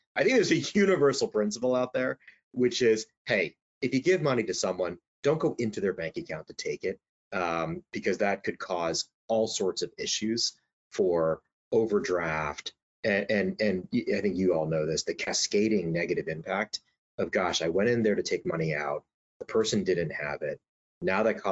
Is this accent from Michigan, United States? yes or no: no; New York, United States; one of which is my hometown state of New York.